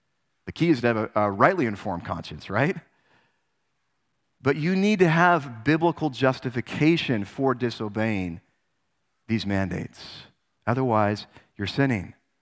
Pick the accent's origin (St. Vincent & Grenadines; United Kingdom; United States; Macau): United States; including myself, because I'm American